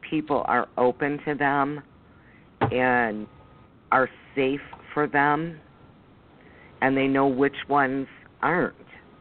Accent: Michigan, United States; now in Ohio, United States; I'm going to be going back to Ohio, to Michigan very soon. I'm from the Downriver area. I'm looking in the Newport area.

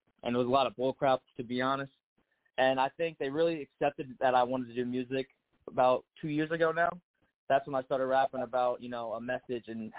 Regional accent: New Jersey, United States; born and raised in New Jersey.

